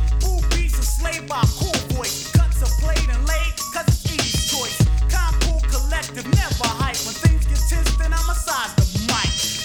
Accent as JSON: {"language": "English", "town": "Philadelphia", "region": "Pennsylvania", "country": "United States", "tie": "born or raised there", "said": "and my hometown Philly, and the rest of the hilltop hustlers."}